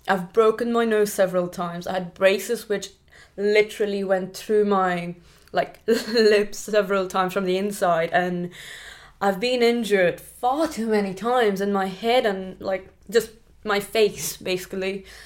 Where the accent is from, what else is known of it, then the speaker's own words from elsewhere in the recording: Pune, Maharashtra, India; I grew up in India in a place called Pune. Well, Pune is a city, but I grew up in the outskirts